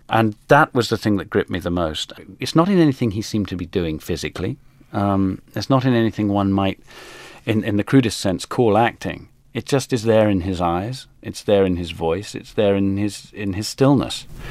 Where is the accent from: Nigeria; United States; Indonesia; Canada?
Nigeria; also born or lived in England; I was born in England, but within a very few weeks I was taken to West Africa, where my father was teaching history in Nigeria.